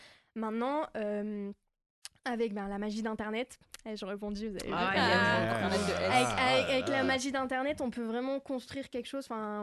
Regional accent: Algeria; moi, je suis algérienne, donc voilà, je défends mon pays.

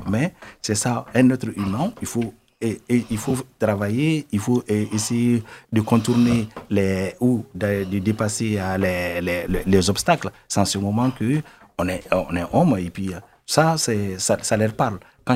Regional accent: Mali; moi, je l'ai dit, je suis originaire du Mali. Je l'ai dit, moi, je suis venu du Mali.

